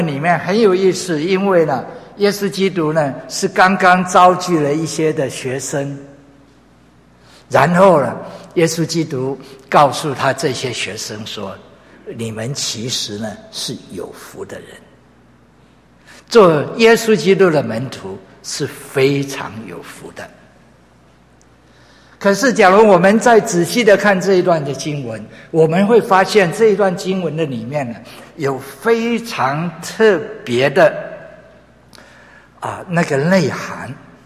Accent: China; now in United States; 我们中国人呢特别如此。来了美国了

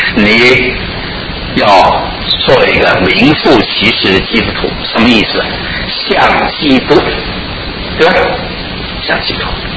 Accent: China; 是我们中国人叫做一言兴邦

